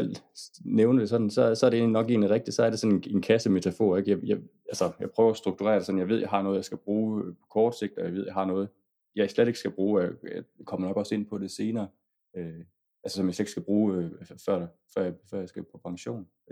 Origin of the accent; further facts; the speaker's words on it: North Denmark Region, Denmark; nu er jeg oprindelig nordjyde